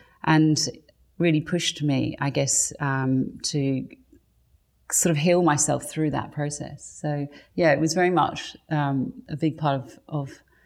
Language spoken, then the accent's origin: English; England, United Kingdom; I grew up in England, so that's where I was born, to English parents, and I had, an idyllic first probably 8 or 9 years of my life, living in the countryside.